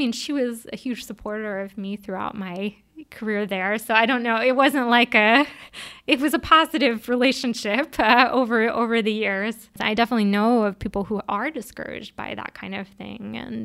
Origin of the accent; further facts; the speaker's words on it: New Haven, Connecticut, United States; I grew up in New Haven, Connecticut, and both my parents were highly educated but had sent me to a New Haven public school